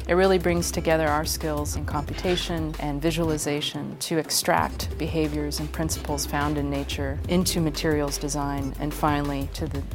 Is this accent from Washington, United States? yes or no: yes; Seattle, Washington, United States; now in Ithaca, United States; I'm from Seattle originally, so it's nice to be around the water again.